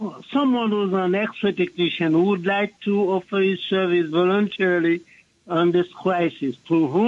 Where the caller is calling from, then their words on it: New York, United States; I'm calling from the Bronx, New York.